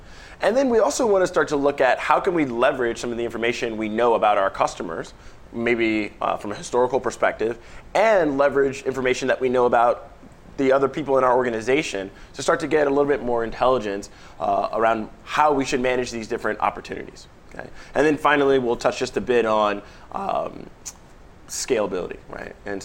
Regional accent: California, United States; we were talking a little bit about my hometown, which happens to be Silicon Valley.

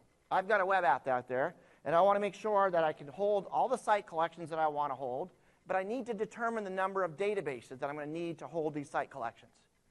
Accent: Vermont, United States; I'm from Vermont, like I said originally.

